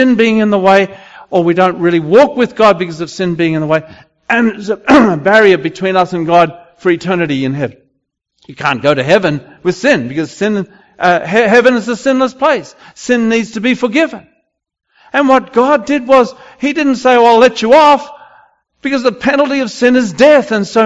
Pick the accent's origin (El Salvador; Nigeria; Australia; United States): Australia; I'm from Australia. I don't know whether you could tell, but anyway, just in case you couldn't tell. In Australia, in Melbourne, where we live